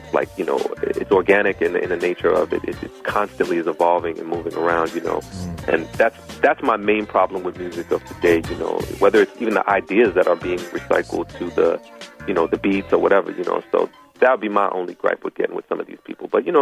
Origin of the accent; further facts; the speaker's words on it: Jamaica; I mean, I'm from a Caribbean background. You know, I mean, I grew up in Jamaica, spending summers with my family